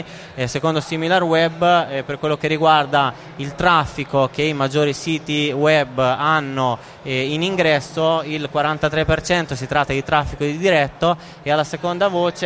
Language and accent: Italian; Rimini, Emilia-Romagna, Italy; e sono un SEO di Rimini, svolgo questa attività dal 2005